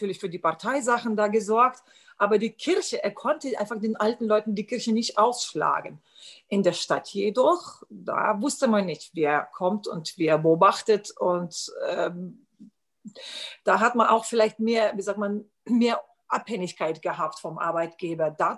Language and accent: German; Lithuania; German is a second language; Das heißt, es ist vielen Dank für mein Heimatland Litauen